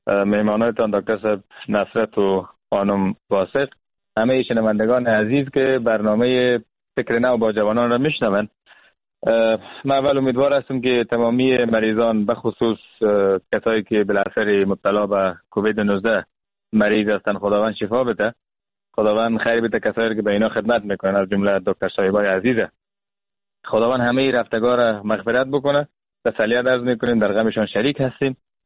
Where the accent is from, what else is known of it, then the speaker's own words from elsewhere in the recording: Afghanistan; به عنوان یک مسلمان، به عنوان یک افغان